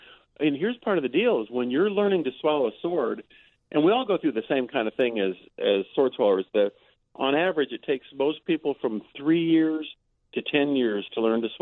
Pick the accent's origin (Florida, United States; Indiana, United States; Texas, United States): Indiana, United States; Michigan City; as a little kid growing up in Michigan City, I had really extreme fears, low self-esteem, inferiority complex.